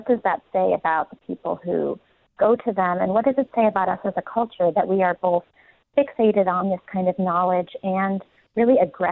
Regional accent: San Francisco, California, United States; I was a ballet dancer for most of my childhood through college, and I am from San Francisco.

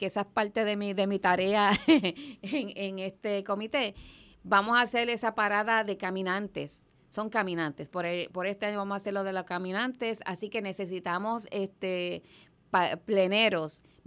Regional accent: Puerto Rico; now in Allentown, United States; Puertorriqueña, yo nací, me crié en Puerto Rico, yo estoy aquí hace 14 años

